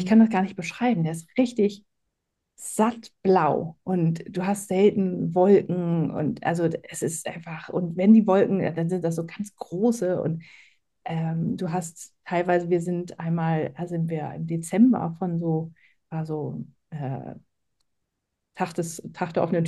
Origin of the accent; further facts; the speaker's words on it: Germany; now in Palatinate, Germany; Ich bin aus der Nähe von Hamburg dann nach in die Pfalz gezogen. Und das ist ja die wärmste Region Deutschlands